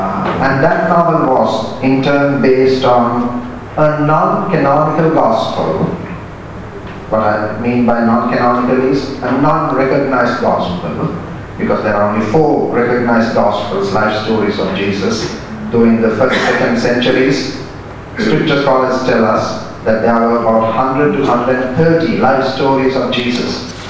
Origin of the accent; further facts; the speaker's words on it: Sri Lanka; I'm from Sri Lanka